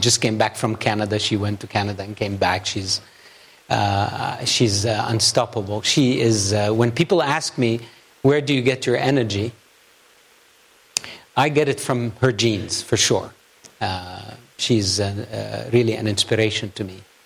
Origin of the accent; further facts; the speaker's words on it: Los Angeles, California, United States; It is good to be in my region, my personal region, and here in LA, my hometown.